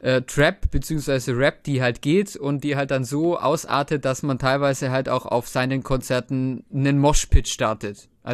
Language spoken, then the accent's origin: German; Augsburg, Bavaria, Germany; dass es halt als Augsburger, ne, diese scheiß Eichacher Kennzeichen